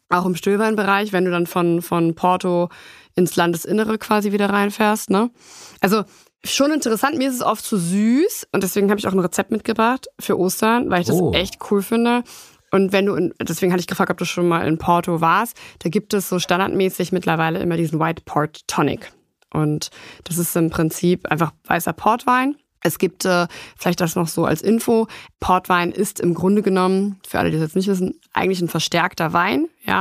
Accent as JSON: {"language": "German", "region": "Rhineland", "country": "Germany", "said": "ich komme ja aus dem Rheinland, ne? Sind die Katholiken stark vertreten."}